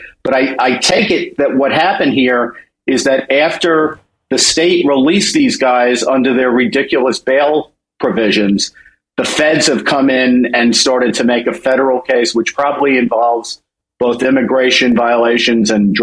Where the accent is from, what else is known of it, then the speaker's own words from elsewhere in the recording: New York City, New York, United States; I grew up in the Bronx, so it pains me to say this